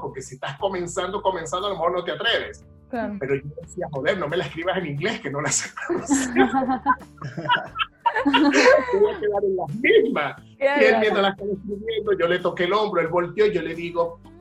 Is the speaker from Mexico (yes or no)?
no; Venezuela; now in Chile; No, realmente yo me vine de Venezuela por la situación país.